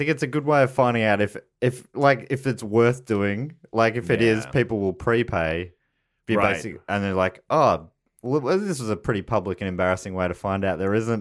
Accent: Scotland, United Kingdom; I'm pretty Scottish, so.

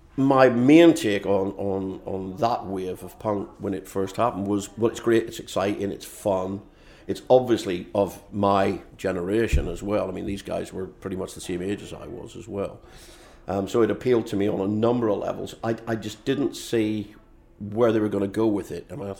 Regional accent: Northern Ireland, United Kingdom; And growing up in Northern Ireland, that really hit home

